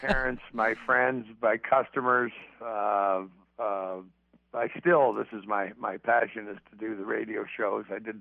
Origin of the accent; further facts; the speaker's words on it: Hamilton, Ontario, Canada; also born or lived in Miami; I went to university there and winter there these last 15 years. But yeah, born and raised in the Hammer, Hamilton, Ontario. That's our steel city.